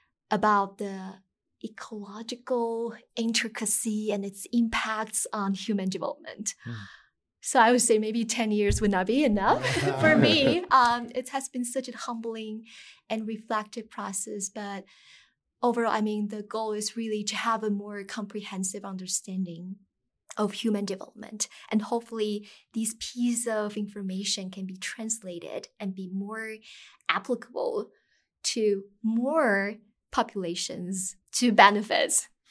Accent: Taiwan; I always thought that I grew up in Taiwan. I should be very familiar with the cultural context.

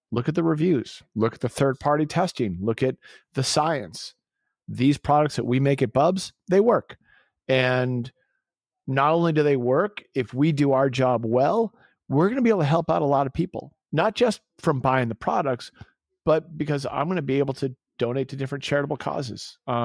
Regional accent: Winchester, Massachusetts, United States; So, you know, so Glenn Doherty and I, we grew up in Winchester, Massachusetts, a little small suburb out of Boston.

